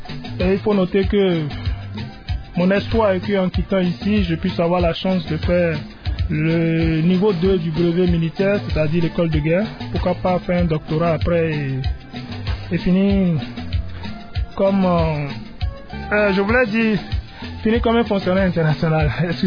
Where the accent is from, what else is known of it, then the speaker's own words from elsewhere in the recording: Benin; Je suis de la République du Bénin. Je suis officier supérieur de l'armée béninoise.